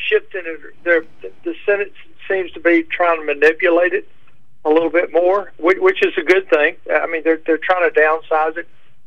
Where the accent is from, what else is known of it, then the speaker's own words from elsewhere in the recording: Alabama, United States; Because we're from Alabama, we're all supposed to be a bunch of racists. And I grew up in a household.